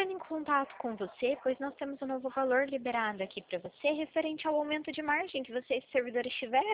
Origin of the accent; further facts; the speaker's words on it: Arapongas, Paraná, Brazil; Eu sou daqui de Arapongas, Paraná.